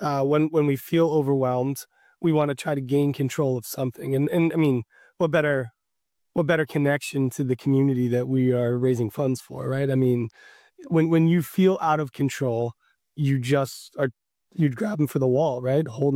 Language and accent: English; Ireland; Well, I mean, I start with being Irish and just being guilty all the time.